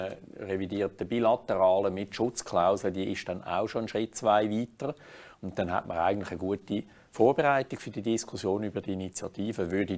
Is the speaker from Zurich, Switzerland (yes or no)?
yes; Zurich, Switzerland; dann müssen wir mehr als Zürcher auch noch in Rechnung stellen